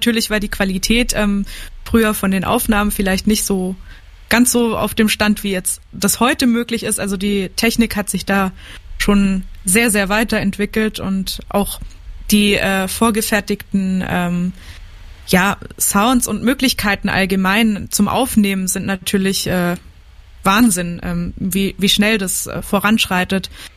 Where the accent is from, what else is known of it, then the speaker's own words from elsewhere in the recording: Baden-Württemberg, Germany; Genau, also ich bin vom Bodensee aus dem Landkreis Konstanz bei Radolfzell unten. Ich versuche immer meinen Dialekt ein bisschen außen vor zu lassen